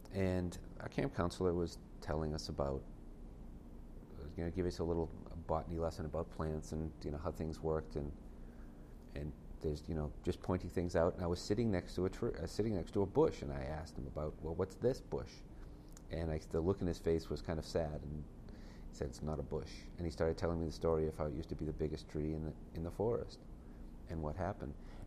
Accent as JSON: {"language": "English", "town": "Boston", "region": "Massachusetts", "country": "United States", "tie": "born or raised there", "said": "I live in Lunenburg, Massachusetts. I grew up just outside of Boston."}